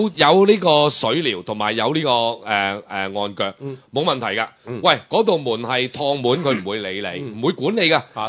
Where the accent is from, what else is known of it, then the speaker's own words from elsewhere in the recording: Hong Kong; 唔係我哋香港人講開嗰啲桑拿嘛？